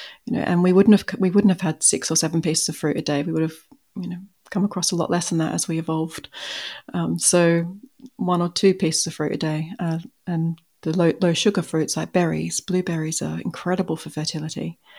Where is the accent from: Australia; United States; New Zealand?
Australia; I'm Australian, and the supermarkets are set up a little differently here